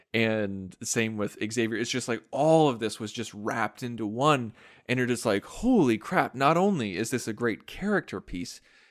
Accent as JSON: {"language": "English", "country": "United States", "said": "I thoroughly enjoy it because I'm an American."}